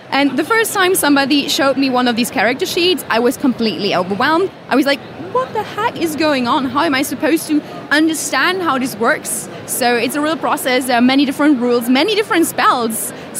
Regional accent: Germany; I'm from Germany, actually.

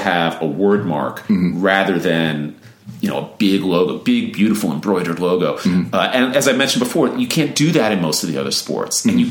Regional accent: Long Island, New York, United States; Even though I grew up on Long Island, I was already a Rangers fan like a year before the Islanders existed.

